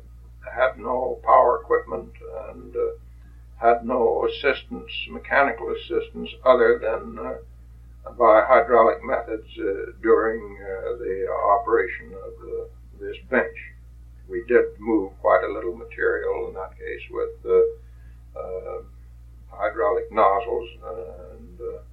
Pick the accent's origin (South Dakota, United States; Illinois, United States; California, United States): South Dakota, United States; Terraville; born there; Yes, I was born in Terryville, South Dakota. And that is very close to Lead, South Dakota, and very close to Deadwood.